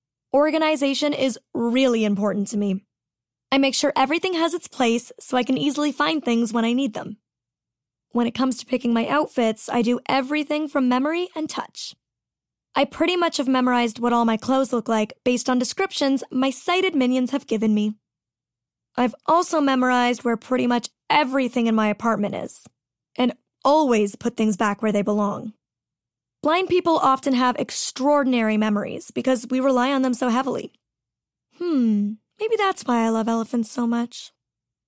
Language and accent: English; Canada; I'm Canadian. We say project.